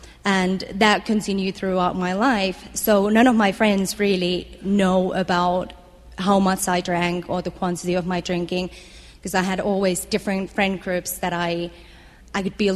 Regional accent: Finland; born there; English is a second language; And I was born in Finland, youngest of three children.

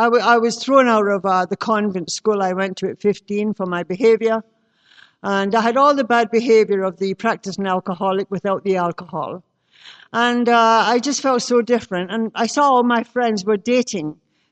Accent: Glasgow, Scotland, United Kingdom; born there; I was born in Glasgow, Scotland, and I have Irish and English blood, as well as Scottish.

